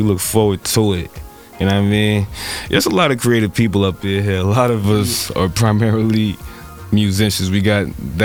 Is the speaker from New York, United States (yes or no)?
yes; New York, United States; now in Minnesota, United States; Now, being that I'm from New York, but not in New York. I live here in Minnesota, so I'm around y'all and y'all unique sounds.